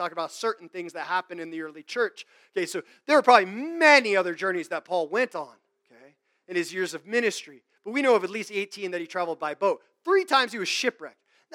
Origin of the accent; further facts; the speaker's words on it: Florida, United States; Man, like, I grew up in Florida.